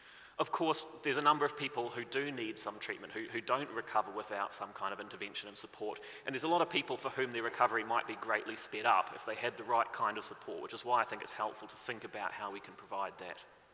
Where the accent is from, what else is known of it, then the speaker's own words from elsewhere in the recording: New Zealand; I'm coming from New Zealand